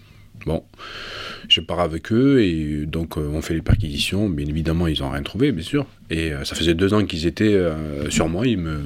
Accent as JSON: {"language": "French", "town": "Pau", "region": "Nouvelle-Aquitaine", "country": "France", "said": "Peu de gens savent que je suis originaire de Pau."}